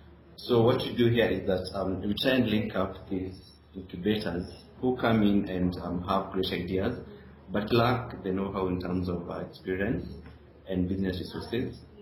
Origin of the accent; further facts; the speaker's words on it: Kenya; I was born in North Africa. I'm a native of Kenya in specific. But I've traveled and worked in a lot of African countries